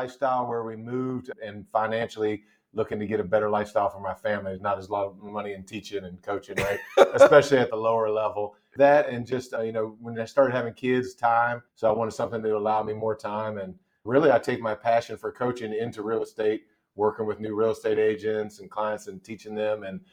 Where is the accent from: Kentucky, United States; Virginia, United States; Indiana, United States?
Virginia, United States; Ashburn; moved away as an adult; now in Smithfield, United States; I'm originally from Ashburn, Virginia, which is right near Dulles Airport in the Northern Virginia area. We moved here in 2012